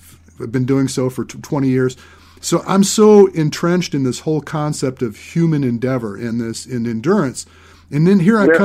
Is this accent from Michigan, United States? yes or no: yes; Michigan, United States; I was born and raised in Michigan, and the concept of swimming 2.5 miles in the ocean was just no way.